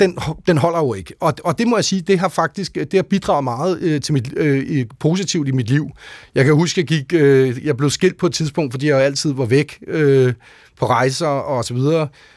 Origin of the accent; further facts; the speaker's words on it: Gentofte, Capital Region of Denmark, Denmark; vi kommer jo fra Gentofte